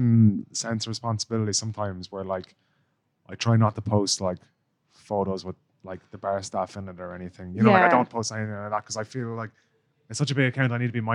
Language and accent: English; Ireland; I don't like solely go to Irish pubs because I'm Irish